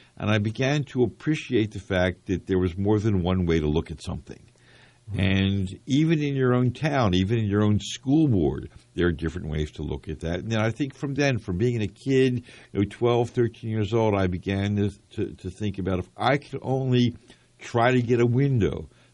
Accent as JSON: {"language": "English", "town": "Camden", "region": "New Jersey", "country": "United States", "tie": "born or raised there", "said": "I was born in Cooper Hospital in North Camden. We were dirt poor. We lived in North Camden."}